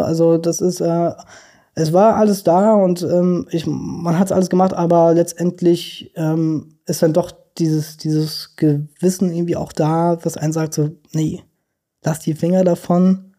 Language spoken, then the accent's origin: German; Stralsund, Mecklenburg-Vorpommern, Germany; also born or lived in Hamburg; ich bin ja in Hamburg geboren. Dort haben wir dann eben mal zusammen gelebt als kleine Familie. Und dann ist meine Mutti mit uns allen, sind wir dann nach Stralsund gezogen